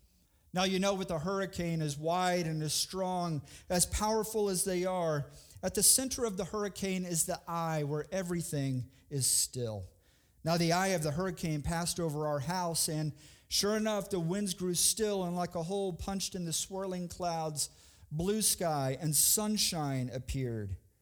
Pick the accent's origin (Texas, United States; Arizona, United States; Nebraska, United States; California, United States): Texas, United States; Houston; Where I was growing up in Houston, the same was true for apples and pears.